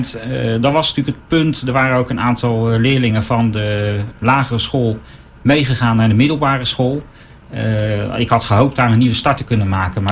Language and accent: Dutch; Delft, South Holland, Netherlands; born there; Ik ben geboren in Delft.